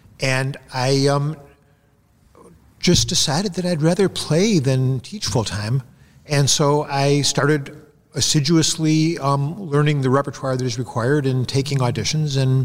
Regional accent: Detroit, Michigan, United States; I grew up in Detroit

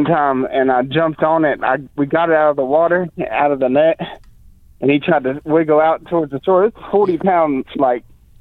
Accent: Texas, United States; born there; moved away; I was born in Texas, and then I moved all the way up here when my parents separated.

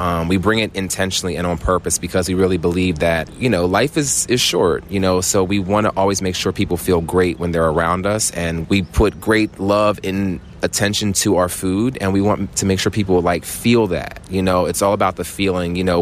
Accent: Cape May, New Jersey, United States; So I'm from Cape May, New Jersey. So we do a lot of events in South Jersey.

